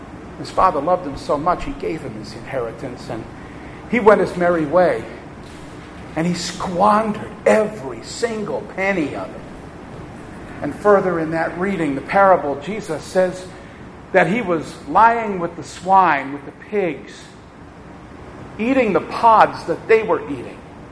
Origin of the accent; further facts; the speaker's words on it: Merrick, New York, United States; And the community where I grew up in Merrick, New York, has lost many police and firefighters.